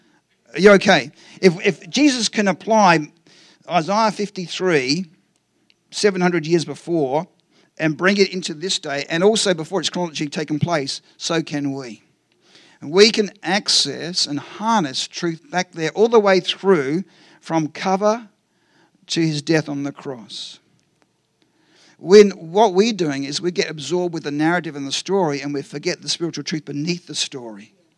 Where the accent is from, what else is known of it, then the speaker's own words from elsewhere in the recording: Australia; because it's shaped like a boomerang, it goes, and I'm Australian, and it returns